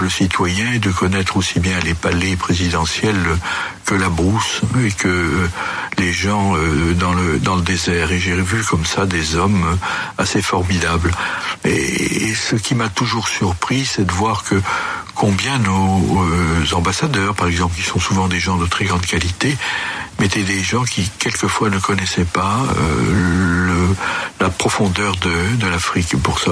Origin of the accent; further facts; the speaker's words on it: Rennes, Brittany, France; born there; Père Breton, comme vous le rappelez, je suis né à Rennes, en 1933, l'année de l'avènement d'Hitler, et j'ai vécu ensuite dans d'autres régions de France. Ma mère était berrichonne, et j'appartiens, si vous voulez, à la France profonde